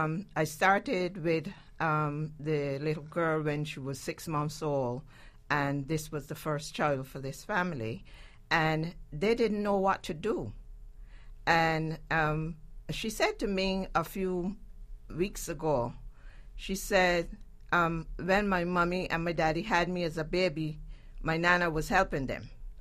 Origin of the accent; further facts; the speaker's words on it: Barbados; now in New York, United States; Barbados. I'm originally from the Caribbean.